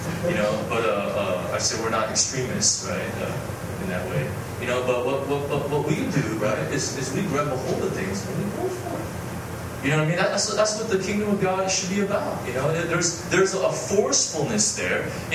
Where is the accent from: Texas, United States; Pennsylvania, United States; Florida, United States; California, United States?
California, United States; now in Hong Kong; I'm going to my home state. You know, going back home, which is Southern California.